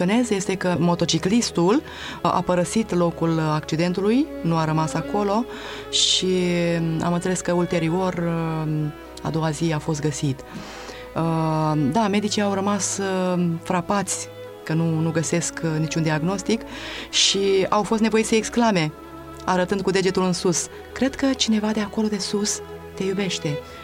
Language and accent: Romanian; Romania; moved away as an adult; now in Spain; Când au aflat că lucrez în învățământ și că sunt din România, au spus, și de câți ani sunteți pe aici?